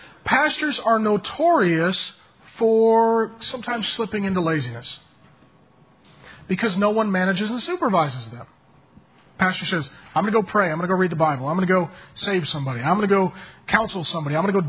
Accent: SeaTac, Washington, United States; I was 15. I wanted a job to make money. It came from a poor family. I grew up down in SeaTac by the strip club.

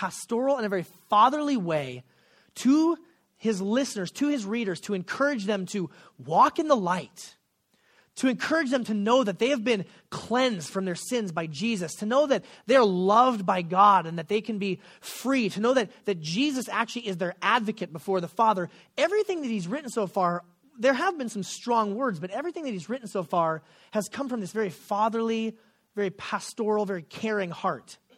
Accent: Anchorage, Alaska, United States; okay, this is from growing up in Anchorage, Alaska, kind of a small town. There's only one person in the room who can identify with me on that. But growing up in Anchorage, we never got popular bands coming through town.

